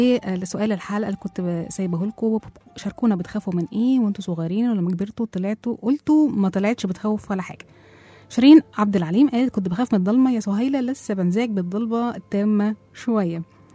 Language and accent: Arabic; Egypt; دي حاجة قوية جدا مننا كإنسان كمصريين، ان احنا بنحاول دايما نطيب على قلوبنا